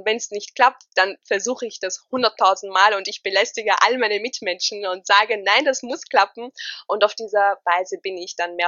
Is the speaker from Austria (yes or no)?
yes; Austria